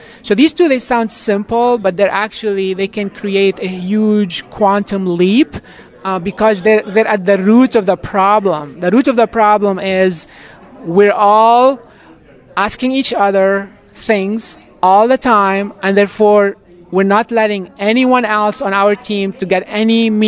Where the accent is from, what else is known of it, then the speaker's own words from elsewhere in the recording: Lebanon; I grew up in Lebanon.